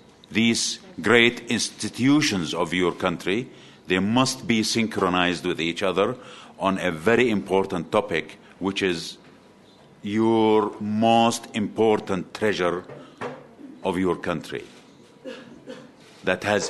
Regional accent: Jordan; I come from Jordan. Jordan is a very small country, about 5% of Brazil.

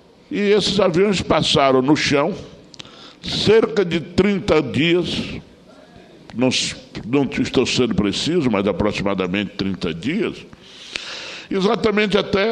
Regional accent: Brazil; como brasileiro, eu tenho o dever e a obrigação de associar-me ao discurso

